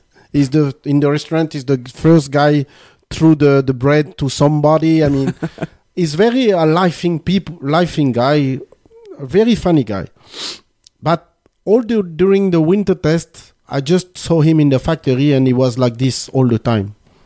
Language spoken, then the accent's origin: English; France; English is a second language; Ron, I'm French. I'm not English.